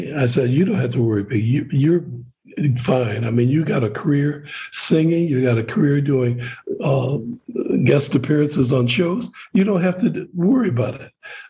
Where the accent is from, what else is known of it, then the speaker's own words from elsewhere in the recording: Detroit, Michigan, United States; I said, well, I know a little bit about … We're both from Detroit